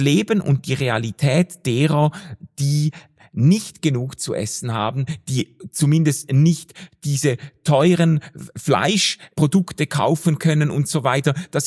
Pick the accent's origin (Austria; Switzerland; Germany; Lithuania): Switzerland; wenn wir als Schweizer Wohlstandsbürger über Fasten reden